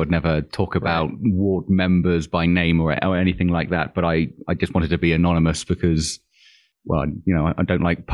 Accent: South West England, United Kingdom; also born or lived in Utah, United States; Yes, I am Cornish. I'm far southwest of the UK. Lived there most of my life.

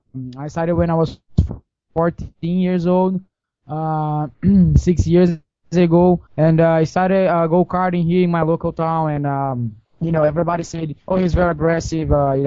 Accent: Goiânia, Goiás, Brazil; English is a second language; And I'm talking here from my hometown city, Goiânia in Brazil.

